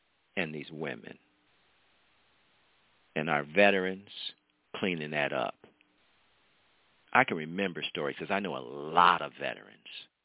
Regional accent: Ohio, United States; It was Cat Williams, homeboy, Ohio, shout out. We come hard from Ohio, I'm just telling you.

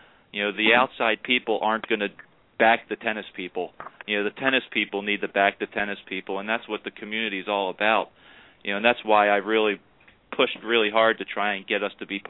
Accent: Baltimore, Maryland, United States; accent: Baltimore; I've got my Balmer accent going down here, hon.

